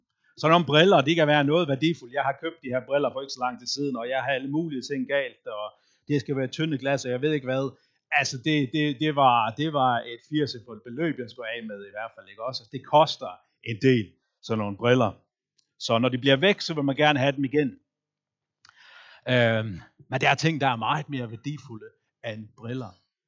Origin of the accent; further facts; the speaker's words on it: Faroe Islands; Jeg ved ikke, om det er fordi, jeg er færing